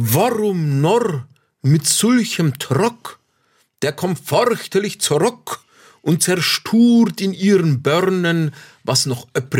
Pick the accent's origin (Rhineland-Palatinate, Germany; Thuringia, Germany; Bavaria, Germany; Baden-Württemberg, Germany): Bavaria, Germany; Ich bin in Bayern auf dem Land aufgewachsen, aber wir haben oft die Verwandtschaft besucht.